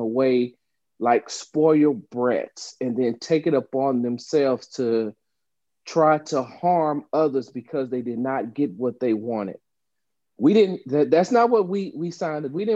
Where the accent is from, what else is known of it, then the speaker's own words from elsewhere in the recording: Texas, United States; just like I'm proud to be from Texas, I'm proud to be from America.